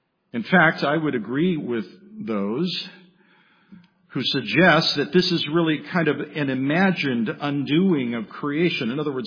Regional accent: California, United States; also born or lived in Okinawa; I grew up in Southern California, earthquake country. lived in Okinawa.

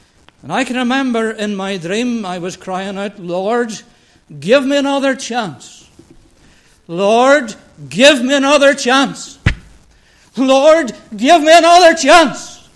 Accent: Moneymore, Northern Ireland, United Kingdom; Well, I was born and reared in Moneymore.

